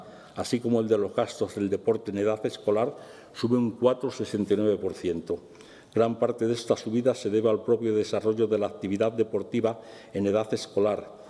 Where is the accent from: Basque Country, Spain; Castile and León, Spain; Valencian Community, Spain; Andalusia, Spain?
Castile and León, Spain; Béjar; Ya saben que los dos somos de Béjar, ¿no?